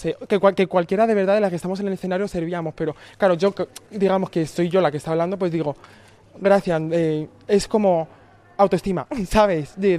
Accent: Leganés, Community of Madrid, Spain; yo que soy de Leganés, en Madrid

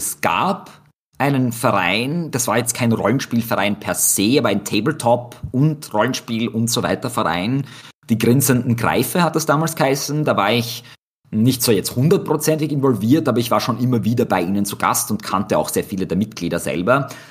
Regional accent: Austria

